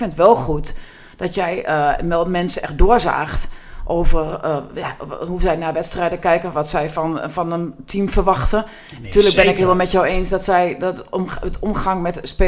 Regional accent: Rotterdam, South Holland, Netherlands; born there; Ik ben in Rotterdam geboren trouwens.

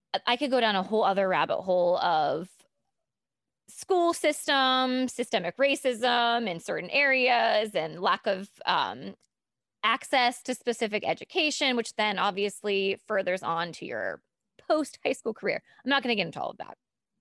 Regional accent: Appalachia, United States; I was from a very low income, I mean, barely middle class area. Okay. I'm from the Appalachia. I got a scholarship for living in the area.

